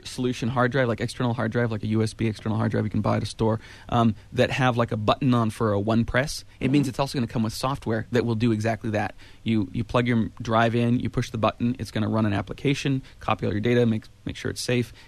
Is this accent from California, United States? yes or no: yes; Ben Lomond, California, United States; From my hometown of Ben Lomond, Aya, welcome.